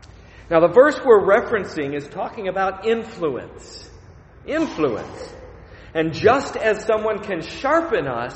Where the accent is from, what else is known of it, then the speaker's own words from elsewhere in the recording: United States; accent: American; Even my American accent, I think, got thicker.